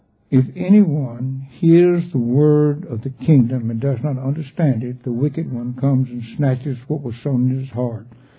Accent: Kansas, United States; I came from Kansas where you could dig down 30 feet and still be in dirt.

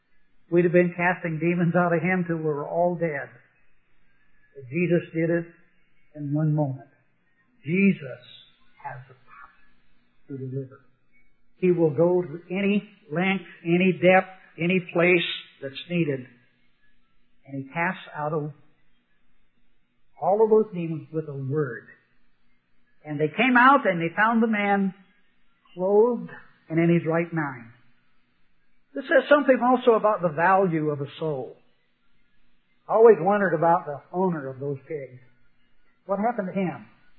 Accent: Rockport, Washington, United States; I'm originally from Western Washington, out in Western Washington, and I grew up in a logging camp. Grew up in Rockport, Washington.

